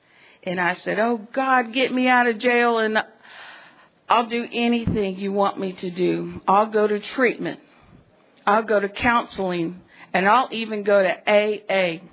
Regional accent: Ludwigsburg, Baden-Württemberg, Germany; also born or lived in Arizona; now in Oklahoma, United States; I'm Comanche and I'm Oto, and I was really glad to be a little bit of French growing up. I used to like to tell people that. I was born in Arizona, and I started growing up in Ludwigsburg, Stuttgart, West Germ

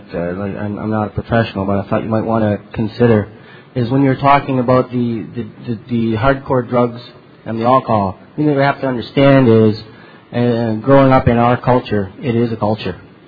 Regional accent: Barrie, Ontario, Canada; I'm from Barrie, Ontario.

